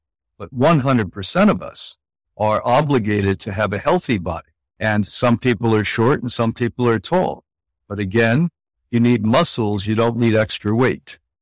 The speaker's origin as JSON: {"language": "English", "region": "New York", "country": "United States", "said": "And of course, I'm from New York in America."}